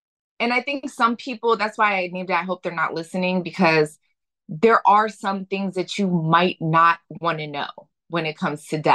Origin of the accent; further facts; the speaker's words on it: Philadelphia, Pennsylvania, United States; I grew up in South Philly in the inner city, you know, went to a public school.